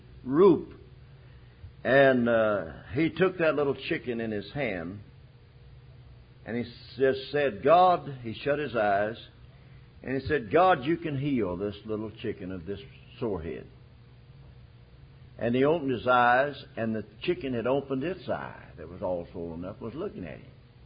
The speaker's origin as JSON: {"language": "English", "town": "Lesterville", "country": "United States", "said": "I guess a lot of folks have felt that way about me. I'm from Lesterville. Can anything good come out of Lesterville?"}